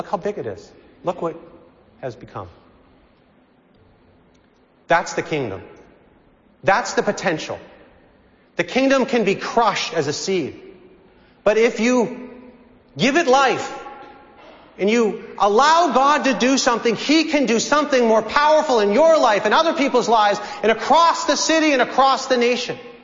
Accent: Reading, Massachusetts, United States; I grew up on Fox Run Lane in Reading, Massachusetts. A little tiny breakfast community just 11 miles north of the city.

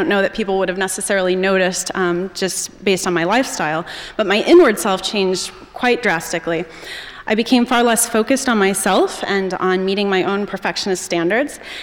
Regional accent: Indiana, United States; I grew up in Indiana, out in the country. In fact, my brother always teases when people ask, "What city are you from?" He says, "We're not from a city. We grew up on a farm in LaPorte County, Indiana."

